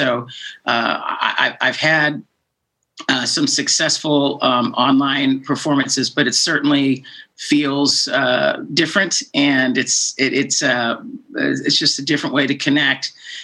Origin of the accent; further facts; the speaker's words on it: England, United Kingdom; born there; So my mother was British, and I was born in England